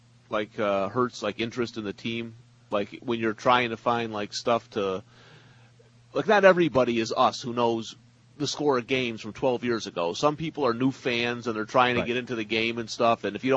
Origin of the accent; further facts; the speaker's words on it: New York, United States; Yeah, but I'm like from Central New